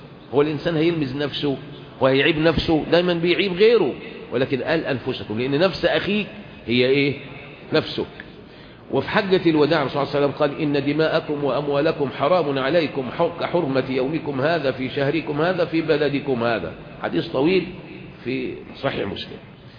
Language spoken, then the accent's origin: Arabic; Egypt; احنا بقى كمصريين